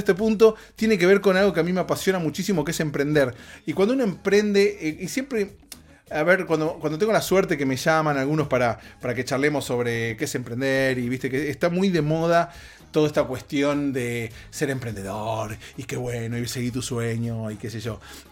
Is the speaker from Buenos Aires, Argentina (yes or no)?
yes; Buenos Aires, Argentina; now in Los Angeles, United States; yo me vine de Buenos Aires acá a Los Ángeles, estaba ahí lejos de todos mis amigos, mis conocidos, mi familia